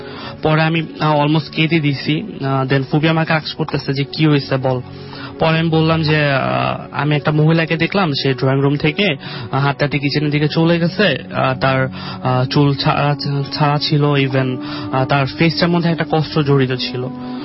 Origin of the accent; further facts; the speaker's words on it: Banasree Rampura, Dhaka Division, Bangladesh; Hello listeners … from Banasree Rampura.